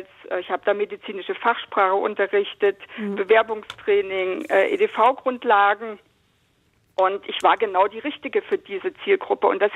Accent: eastern Germany, Germany; gerade in den östlichen Bundesländern, in meiner alten Heimat, gibt es kaum Führungskräfte in den obersten Positionen

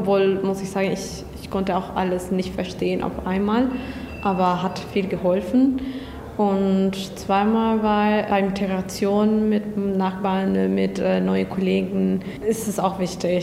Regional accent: Bolivia; German is a second language; moved away as an adult; now in Germany; Ich komme aus Bolivien und ich wohne in Solta gerade. Ich arbeite als Disponentin in einer Firma und ich bin letztes Jahr im November in Deutschland angekommen.

